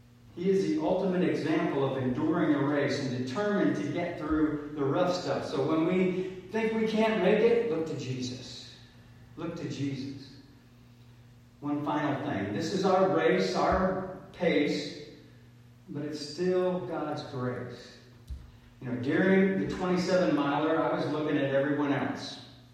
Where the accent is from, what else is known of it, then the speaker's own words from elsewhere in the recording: the South, United States; You know, I come from the South and everything is fixing. Fixing to do this, fixing to do that.